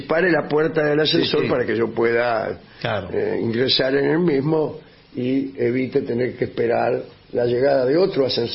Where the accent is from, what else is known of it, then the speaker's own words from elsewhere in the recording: Connecticut, United States; born there; Nací en Connecticut.